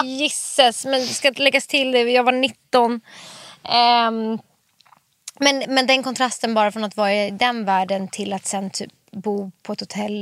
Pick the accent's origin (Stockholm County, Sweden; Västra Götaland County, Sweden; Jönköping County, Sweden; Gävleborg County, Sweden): Stockholm County, Sweden; Stockholm; jag växte upp i Bromma tills jag var 7 med mina föräldrar. Min mamma är från Polen. Hon flyttade till Sverige när hon var typ 25. Träffade pappa, de gifte sig. Och sen när jag var 7 så skildes mina föräldrar och då flyttade vi till Farsta.